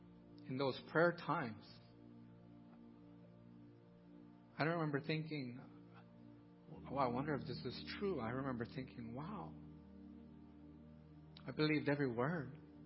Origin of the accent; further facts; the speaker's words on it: Donna, Texas, United States; I grew up here in Donna, 25th Street, close enough to East Donna, where the bad side of town, where there was a lot of drugs and violence in that area. But we were just outside of it. But we grew up there.